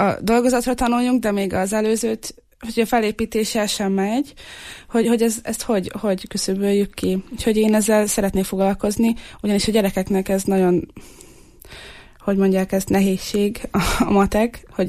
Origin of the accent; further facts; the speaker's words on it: Tiszabura, Jász-Nagykun-Szolnok, Hungary; én az Alföldről jövök, egy Tiszabura, Abátszalók.